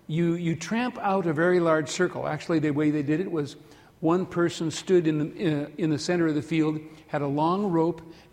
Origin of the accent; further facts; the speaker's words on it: Redfield, South Dakota, United States; Aberdeen is where I went to college. It's 40 miles north of my hometown of Redfield.